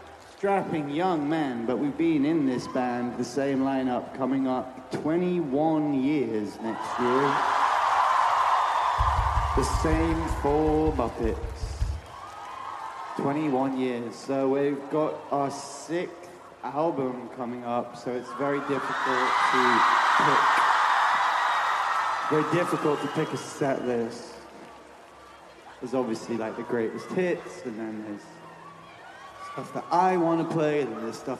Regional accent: Manchester, North West England, United Kingdom; So, we're from Manchester in England.

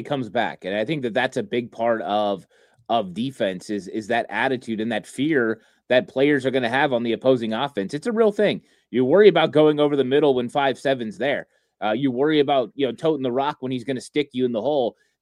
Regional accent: California, United States; No, yeah, I'm from California because I would take tacos over barbecue. That's how you know I'm from California.

